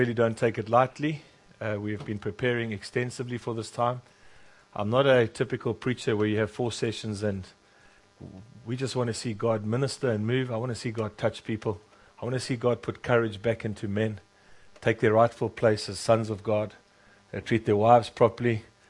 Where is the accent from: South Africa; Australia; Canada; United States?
South Africa; I'm from South Africa